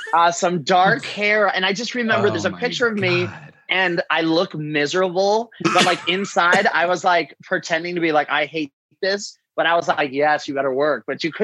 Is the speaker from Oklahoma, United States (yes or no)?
no; New York, United States; I grew up in upstate New York on a horse farm.